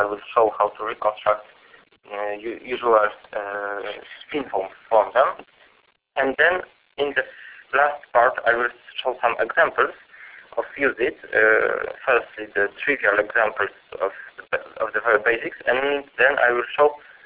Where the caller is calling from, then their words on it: Marseille, Provence-Alpes-Côte d'Azur, France; I'm speaking now from Marseille.